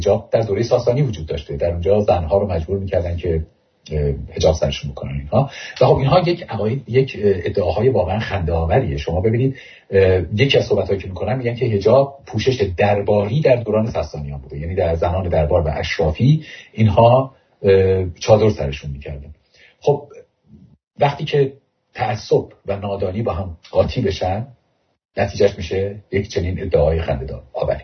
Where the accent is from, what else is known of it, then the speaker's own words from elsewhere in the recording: Iran; born there; ما از ایرانی بودنمون اصلا نباید خجالت بکشیم. ایرانی بودن افتخار نداره، چون ما انتخابش نکردیم، ما در ایران به دنیا اومدیم، ولی هیچ خجالت هم نداره.